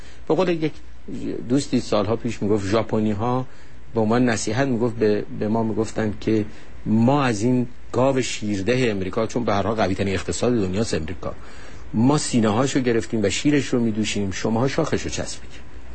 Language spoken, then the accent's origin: Persian; Iran; حالا من خودم به عنوان یک ایرانی سیاسی وقتی پام به واشنگتن رسید